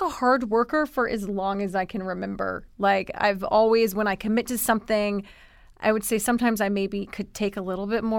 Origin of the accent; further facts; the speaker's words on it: Columbia, South Carolina, United States; accent: southern; So Columbia, South Carolina. Ooh. Had that good old, like, thick southern accent from the cackalack, as we say.